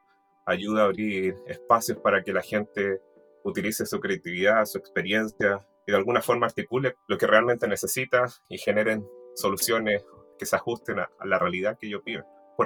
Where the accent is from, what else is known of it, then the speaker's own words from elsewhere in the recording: Chile; now in Lancaster, United Kingdom; Soy chileno, investigador en diseño